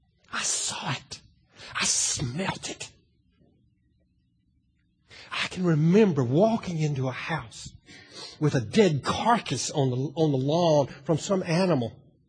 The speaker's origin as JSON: {"language": "English", "town": "Winston-Salem", "region": "North Carolina", "country": "United States", "tie": "born or raised there", "said": "growing up in Winston-Salem, North Carolina, I lived in a bubble."}